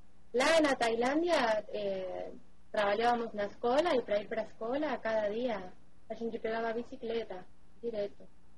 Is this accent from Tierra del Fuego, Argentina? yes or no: yes; Ushuaia, Tierra del Fuego, Argentina; Portuguese is a second language; moved away as an adult; Fui embora, eu sou de Ushuaia, eu sou nasci lá E trabalhei lá e tudo bem, mas aí ficou pequeno.